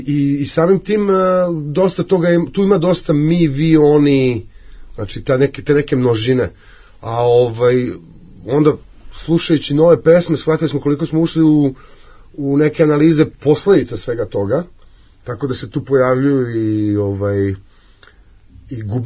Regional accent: Jordan; ja dolazim iz Jordana

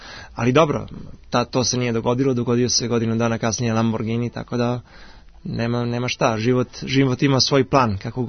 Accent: Belgrade, Serbia; meni je Beograd u srcu, to su moji koreni, to ne može da se zaboravi, ja sam Srbin

